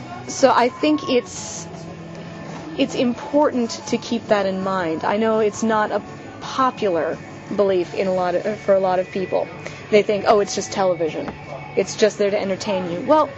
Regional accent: United States; I come from the United States. Sorry about all the global crises, by the way. That's totally our bad. Anyway, I come from the States where science fiction generally is marginalized.

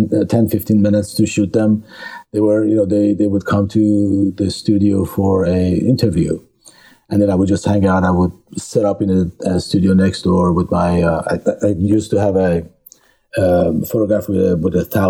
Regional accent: Montpellier, Occitania, France; In the southern France, there's a city called Montpellier, which is right by the Mediterranean Sea. I was there going to school, high school, and all that.

